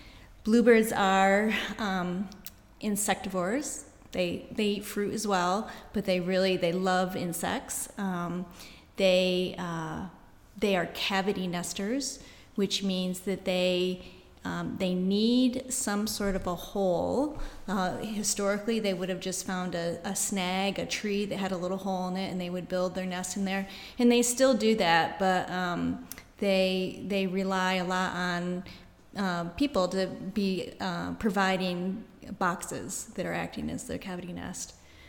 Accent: New York, United States; now in Tennessee, United States; So where I grew up in the Adirondacks, they were only there for just a couple of months

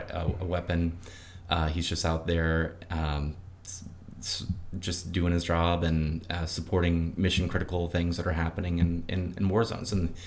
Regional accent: Jasper, Indiana, United States; also born or lived in Louisville, United States; I'm from Southern Indiana, from a hardworking German community in Jasper, Indiana. I went to Hanover College and I lived for a few years in Louisville, Kentucky. And in 2012, my husband and I moved to Nashville.

